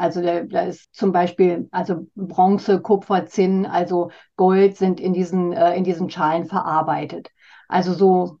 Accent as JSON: {"language": "German", "region": "Northern Germany", "country": "Germany", "said": "es gibt auch in Norddeutschland, da wo ich herkomme, gibt es ein paar Menschen, die das anbieten."}